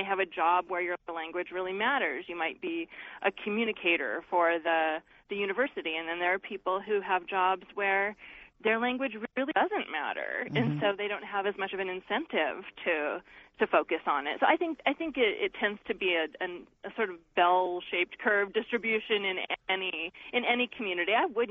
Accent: Seattle, Washington, United States; Oh, I grew up in Seattle.

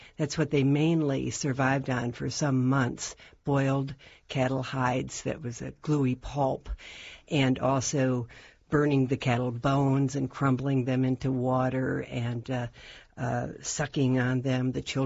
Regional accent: Michigan, United States; born there; I was born in Michigan and was living in Washington, D.C. at the time.

